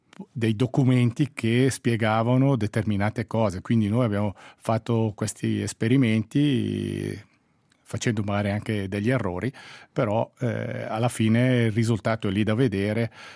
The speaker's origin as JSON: {"language": "Italian", "region": "Ticino", "country": "Switzerland", "tie": "born or raised there", "said": "io sono originario della Valle di Blegno"}